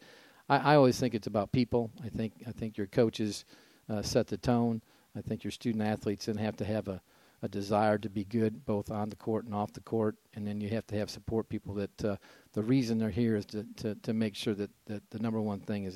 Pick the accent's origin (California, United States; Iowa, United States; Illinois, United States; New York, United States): Illinois, United States; Dixon; No, I'm originally from Dixon, Illinois, which is 100 miles west of Chicago.